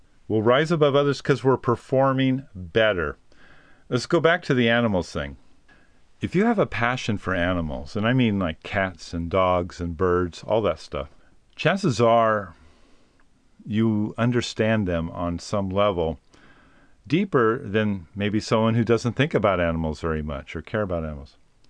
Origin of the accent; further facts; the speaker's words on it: California, United States; born there; maybe it's just because I'm an American, I believe that. I mean, I know that's a very American way to look at things. But here I am. I was born in California.